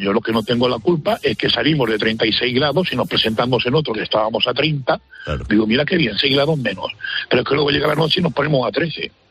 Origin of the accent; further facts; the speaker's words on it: Catalonia, Spain; yo soy de aquí de Barcelona, un pueblecito que está a unos 20 kilómetros